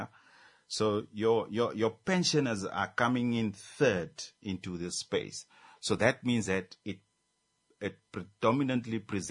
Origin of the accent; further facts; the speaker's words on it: Swakopmund, Erongo, Namibia; I'm originally from Swakopmund.